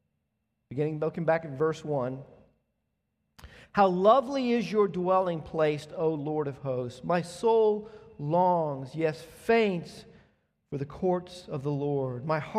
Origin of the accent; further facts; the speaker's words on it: Atlanta, Georgia, United States; I grew up in the South, grew up in Atlanta, Southern Baptist area